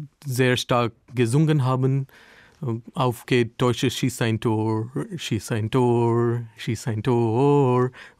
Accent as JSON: {"language": "German", "town": "New Delhi", "region": "Delhi", "country": "India", "second_language": "German", "moved": "yes", "lives_now": "Germany", "said": "Ich komme aus Indien, aus der Hauptstadt Neu-Delhi. So in Neu-Delhi, wir haben fast 20 Millionen Leute."}